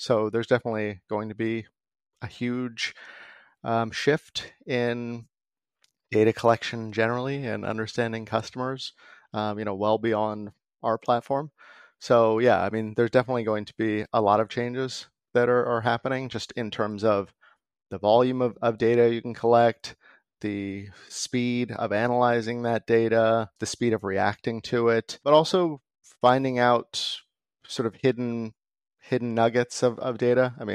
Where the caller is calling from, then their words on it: Los Angeles, California, United States; Los Angeles, California.